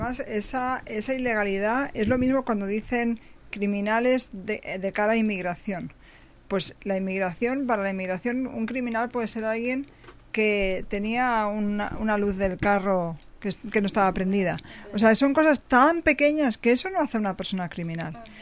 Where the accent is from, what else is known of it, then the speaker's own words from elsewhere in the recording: Spain; yo que vengo de España, tengo de frontera Portugal, tengo de frontera Francia.